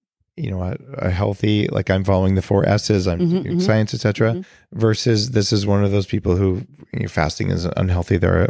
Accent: California, United States

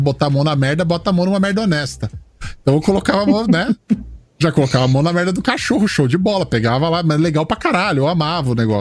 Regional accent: Brazil; tudo bem, sou brasileiro

